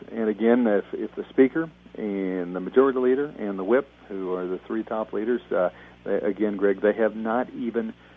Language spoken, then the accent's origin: English; Kansas, United States; I come from Kansas, rural America, and your word is your bond.